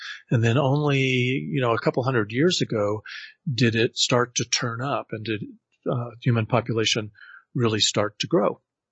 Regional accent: Colorado Springs, Colorado, United States; figured maybe a limited water supply might actually cause a rational thought in the American West and in my hometown of Colorado Springs.

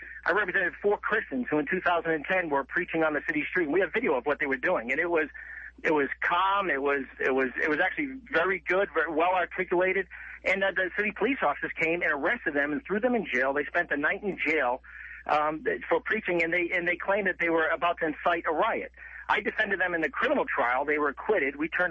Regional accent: Massachusetts, United States; now in Ann Arbor, United States; I grew up in Massachusetts.

